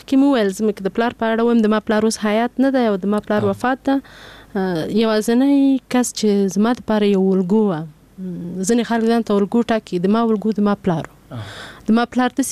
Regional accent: Paktia, Afghanistan; ما خپله مور مې زدرانه ده ورېندار مې ځاځی ده او نیا مې احمدزی ده بله نیا مې منګله ده ماته دا ټوله پکتیا خپل کور ښکارېږي او باور وکړئ په نوم یې ویاړم چې زه پکتیاوال یم

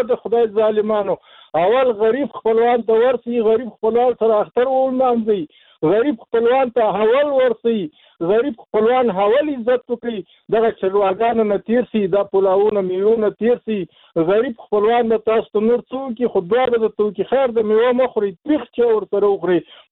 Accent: Afghanistan; موږ خو افغانان یو، موږ خو د دې وطن خلک یو.

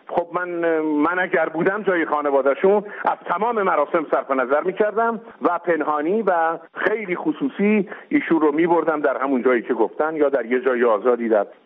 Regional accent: Qazvin, Iran; بردمشون تو ولایتم در استان قزوین

